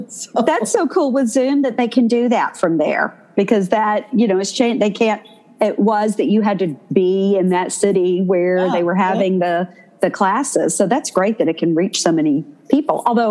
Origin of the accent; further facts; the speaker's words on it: Shelbyville, Kentucky, United States; There's a girl from my hometown of Shelbyville, Kentucky